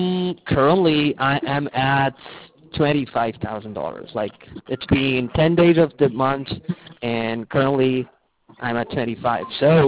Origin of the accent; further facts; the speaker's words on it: London, United Kingdom; accent: mixed; now in United States; Basically, I have a mixed accent, and the reason behind it, like, I'm from North London, so that's the reason I have a mixed accent. And I've been living in the U.S. for around, like, 8 years. It's been 8 years that I've been in the U.S.